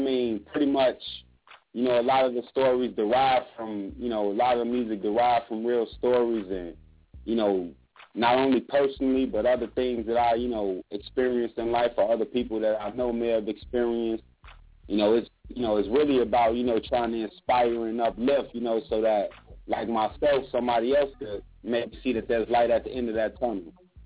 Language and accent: English; Chicago, Illinois, United States; now in Florida, United States; Born and raised in Chicago, down here in the FLA right now, trying to get things going for my label, Dream Seeker Records.